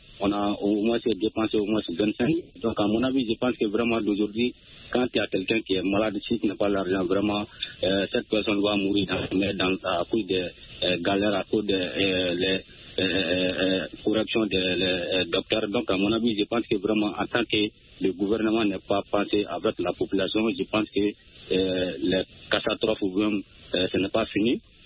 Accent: Soninkeni, Mali; Oui, effectivement, dans mon village natal.

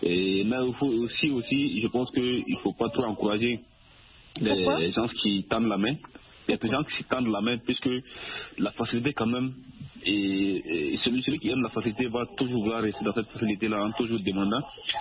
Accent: Mali; Chez nous, au Mali, on les appelle les grébous. C'est un terme bambara.

